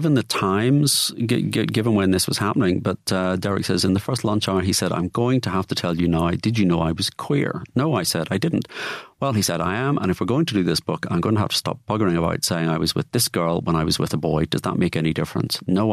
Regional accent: Liverpool, North West England, United Kingdom; now in Manchester, United Kingdom; And I said, I don't know about pretending, but anyway, I am from Liverpool.

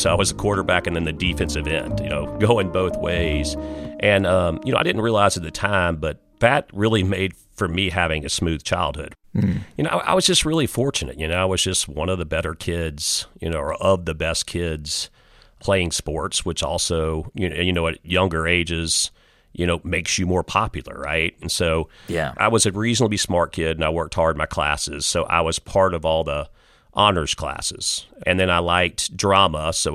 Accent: Louisiana, United States; I just growing up in South Louisiana, food is so much a part of our culture.

